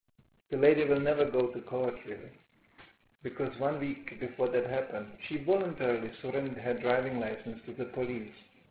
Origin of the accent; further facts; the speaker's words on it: Sweden; moved away; Some of the reasons I immigrated from Sweden. Very dangerous to be a man in Sweden.